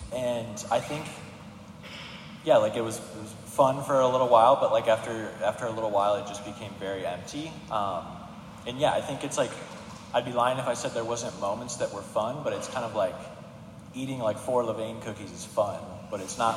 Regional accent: Midwest, United States; So when I graduated college, I grew up in the Midwest, and I went to my first job, which was in Boston, Massachusetts

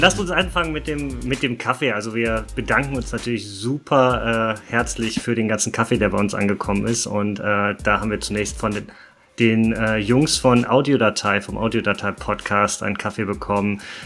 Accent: Essen, North Rhine-Westphalia, Germany; Für mich als Essener ist ja das Thema

